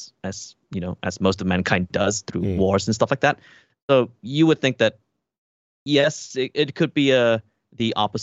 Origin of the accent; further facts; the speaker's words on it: Borneo, Malaysia; also born or lived in Europe / Australia / Japan; now in Kuala Lumpur, Malaysia; So like I'm Malaysian by birth, indigenous Malaysian. So from Borneo Island, one of the native tribes there. But the family moved over to Europe for a few years, came back and went to Australia, and then went to Japan.